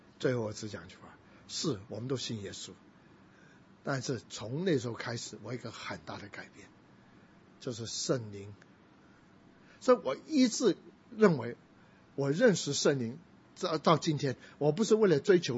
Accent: Guangdong, China; also born or lived in Hong Kong / Taiwan; 所以要把我偷渡，把他送回香港，因为我是广东人。

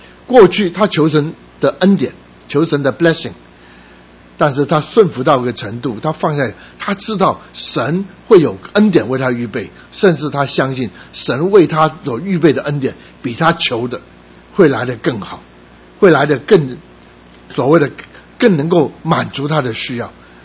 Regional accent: China; 我们是中国人，他是白人，他是黑人啊

